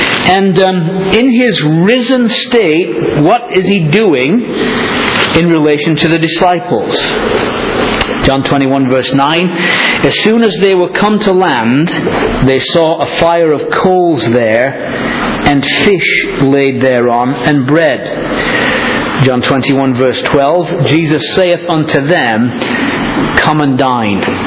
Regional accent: Leeds, Yorkshire and the Humber, United Kingdom; We lived in Leeds, in England. That's where my hometown is.

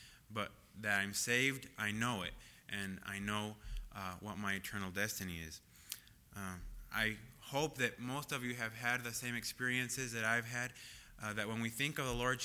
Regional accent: Mexico; moved away as an adult; I was born in 1984 in Mexico. And up until 6 months ago, I lived in Mexico. I've lived in Mexico all my life until then.

